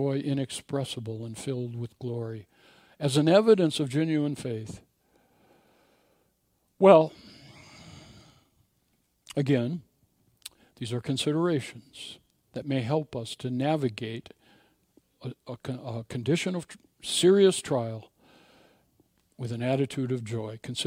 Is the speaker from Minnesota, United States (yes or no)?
yes; Minneapolis, Minnesota, United States; I talked about as a child growing up in South Side of Minneapolis, and I was on a second floor, and I had a bedroom